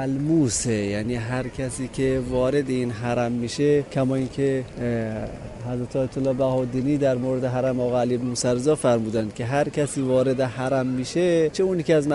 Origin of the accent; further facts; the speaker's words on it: Afghanistan; now in Qom, Iran; ما از افغانستان هستیم ولی ساکن قم.